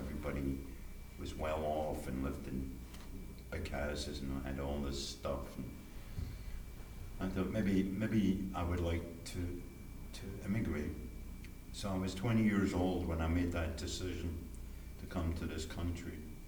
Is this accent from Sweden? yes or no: no; Scotland, United Kingdom; I'm a Scotsman.